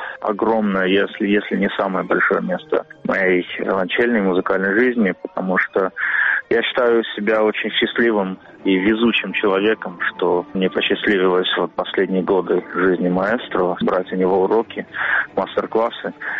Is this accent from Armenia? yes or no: yes; Armenia; и к тому же я армянин